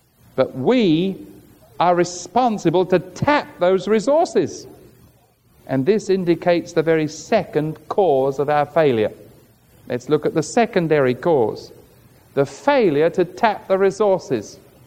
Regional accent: England, United Kingdom; now in United States; I came from England. All of our electricity is 220.

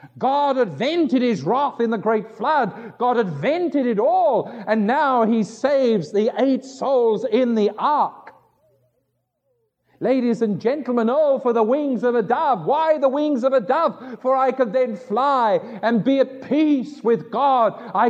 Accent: London, United Kingdom; I grew up in London.

